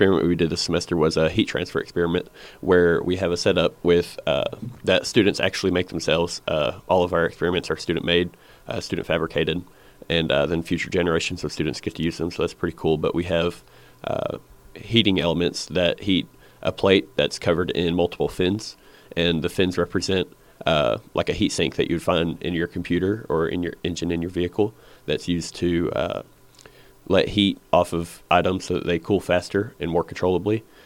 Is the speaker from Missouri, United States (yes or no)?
no; Rector, Arkansas, United States; I'm from Rector, Arkansas.